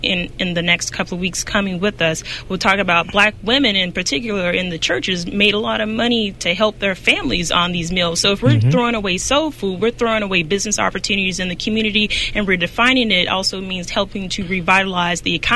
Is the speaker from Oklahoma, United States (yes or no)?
yes; Oklahoma, United States; Oklahoma.